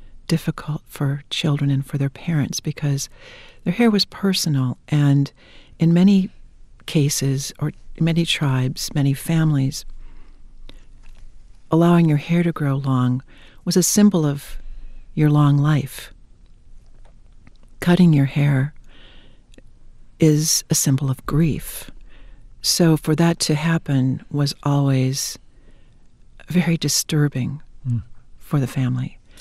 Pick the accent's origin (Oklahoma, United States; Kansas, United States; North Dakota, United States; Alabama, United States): North Dakota, United States; Wahpeton; No, I grew up in Wahpeton, North Dakota.